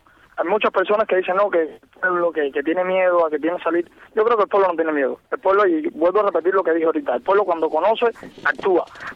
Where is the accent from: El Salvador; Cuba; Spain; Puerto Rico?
Cuba; Yo quiero una constitución en la que yo me vea reflejado como cubano, como ser cubano.